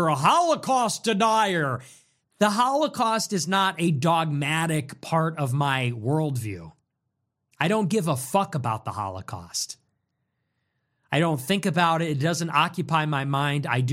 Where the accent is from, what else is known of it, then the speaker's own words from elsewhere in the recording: Chicago, Illinois, United States; born there; I was born in 1998 in Chicago.